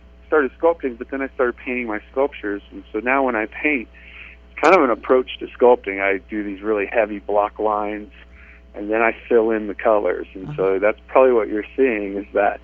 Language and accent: English; Guthrie Center, Iowa, United States; Yes, I grew up in Guthrie Center, Iowa.